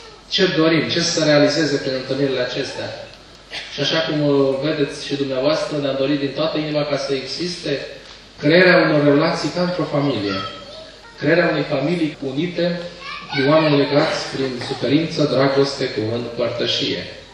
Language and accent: Romanian; Peretu, Teleorman, Romania; Eu sunt din Peretul Telorman, nu sunt din București.